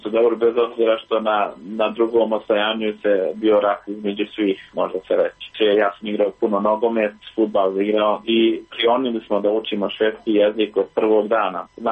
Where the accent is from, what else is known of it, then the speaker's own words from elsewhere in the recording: Bosnia & Herzegovina; moved away; Kad smo pobjegli, morali ostaviti našu zemlju. Jako mi je važno da smo došli u jednu zemlju sa visokim moralom i etičkim ponašanjem.